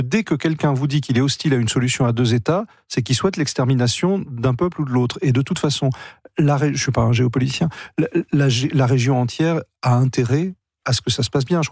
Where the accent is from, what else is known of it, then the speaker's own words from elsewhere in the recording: France; moi, je suis français avant tout.